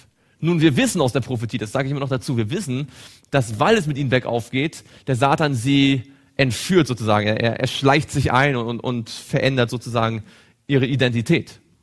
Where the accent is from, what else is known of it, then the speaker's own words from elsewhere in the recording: East Germany, Germany; Ich bin aus Ostdeutschland.